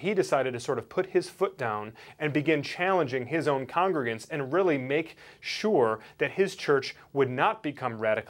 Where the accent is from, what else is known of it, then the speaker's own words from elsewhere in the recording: Brighton, Michigan, United States; Bill Bolin actually leads a church in my hometown in Brighton, Michigan.